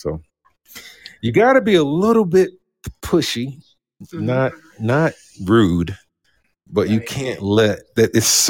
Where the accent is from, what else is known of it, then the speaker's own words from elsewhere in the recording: Brooklyn, New York, United States; I mean, he's from Brooklyn. I was from Brooklyn.